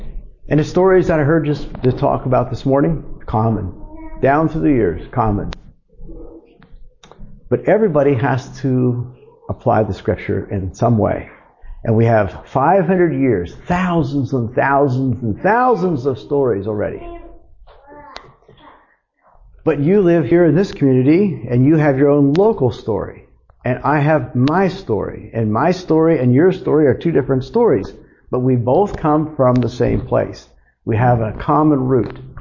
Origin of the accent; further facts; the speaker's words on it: Pennsylvania, United States; Okay, I grew up in Pennsylvania, west of Harrisburg, and we didn't have Amish people. I was a part of the old Mennonite people. So that's where I come from.